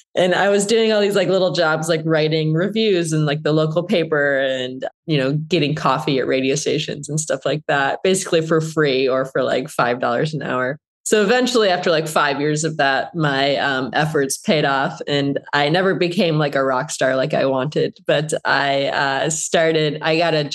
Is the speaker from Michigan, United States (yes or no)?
yes; Flint, Michigan, United States; So I grew up in Flint, Michigan, a place that's famous for like Michael Moore movies and like the water crisis and not very positive things.